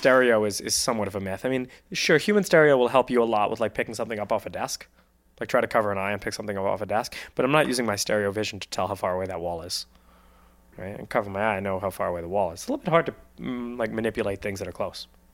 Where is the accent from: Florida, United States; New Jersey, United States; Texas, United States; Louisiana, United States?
New Jersey, United States; I'm old school. I'm from New Jersey.